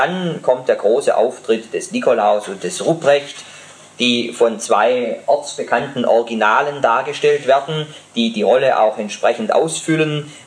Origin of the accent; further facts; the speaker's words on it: Rottweil, Baden-Württemberg, Germany; Eine stammt aus meiner Heimatstadt Rottweil.